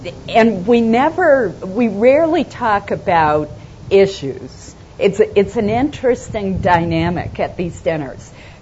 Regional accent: Maine, United States; I'm a Republican from Maine.

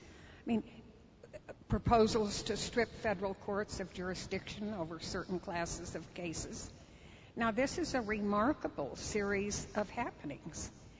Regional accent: Arizona, United States; I come from Arizona, and Arizona was a state that believed very strongly in populism

